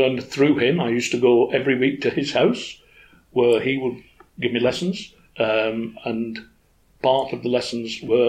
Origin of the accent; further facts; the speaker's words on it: Wigan, North West England, United Kingdom; I was born and bred in Wigan. And when Pam and I got together, we lived at Worsley.